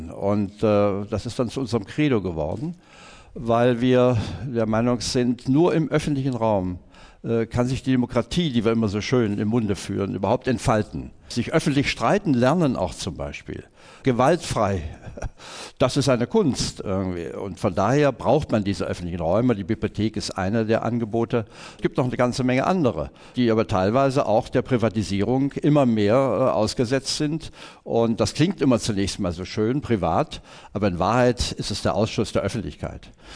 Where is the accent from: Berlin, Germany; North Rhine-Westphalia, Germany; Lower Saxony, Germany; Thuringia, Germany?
Berlin, Germany; gerade als Berliner, wo ja wir uns gegenseitig mit Kulturveranstaltungen auf den Füßen herumtreten jeden Abend.